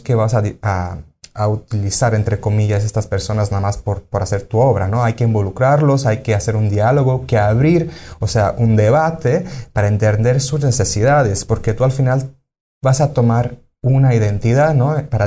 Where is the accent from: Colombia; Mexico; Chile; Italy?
Italy; Sicily; Spanish is a second language; yo soy de Sicilia y en Sicilia también hay las festividades de muertos